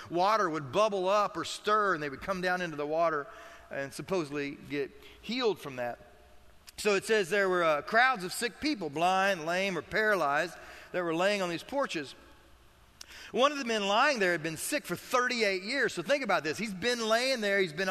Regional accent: Kentucky, United States; It's a mason jar. I'm from Kentucky.

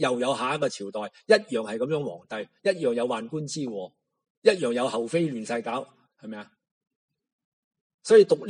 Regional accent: China; 以前我哋中国人嘅聪明才智就用晒喺啲诗词歌赋啊、写八股文啊、讲嗰啲嘢

